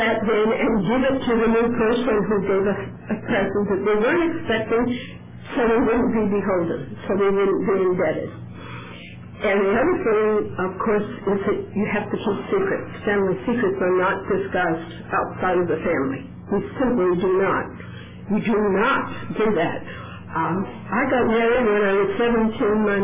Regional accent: New England, United States; I grew up in New England. I am not a victim of geography

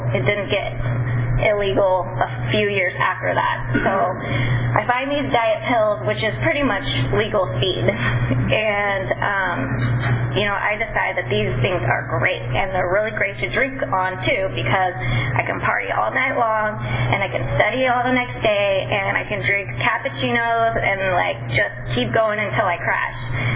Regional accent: Visalia, California, United States; it was my ticket out of Visalia, because I grew up here in Visalia.

